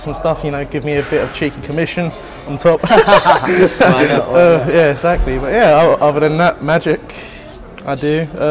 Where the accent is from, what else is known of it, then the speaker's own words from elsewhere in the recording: South Woodford, London, United Kingdom; I'm from London, South Woodford.